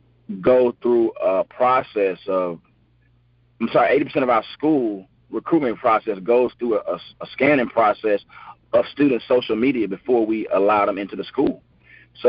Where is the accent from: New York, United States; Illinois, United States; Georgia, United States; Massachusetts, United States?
Georgia, United States; Augusta; when I grew up in Augusta, we was talked to crazy, you know.